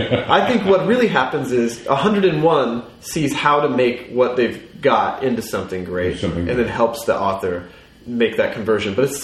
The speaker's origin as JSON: {"language": "English", "region": "Bible Belt", "country": "United States", "tie": "born or raised there", "said": "I grew up in I grew up in the Bible Belt, and there was a lot of proselytizing all the time."}